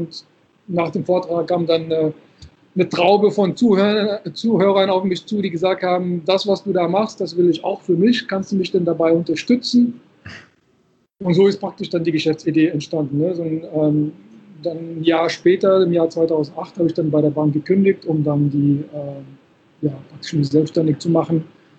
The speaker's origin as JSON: {"language": "German", "town": "Frankfurt", "region": "Hesse", "country": "Germany", "tie": "born or raised there", "also_born_or_lived": "Morocco", "said": "wie gesagt, Jahrgang 77, geboren in Marokko und seit meinem 8. Lebensjahr lebe ich hier in Frankfurt."}